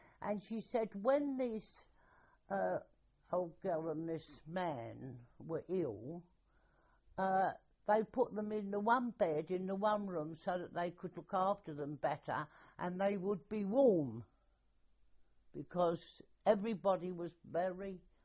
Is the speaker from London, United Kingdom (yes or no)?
yes; Brixton, London, United Kingdom; born there; which on my birth certificate it says Lambeth, Brixton, but of course I don't know what it's called now. I was born in the Todd Ward.